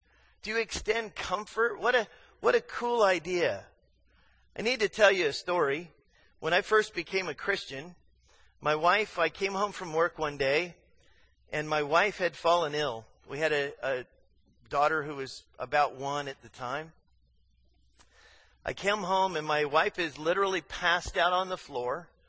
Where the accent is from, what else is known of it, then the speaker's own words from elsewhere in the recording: Arizona, United States; I grew up in Arizona. In the summer times, it's 115 in the daytime.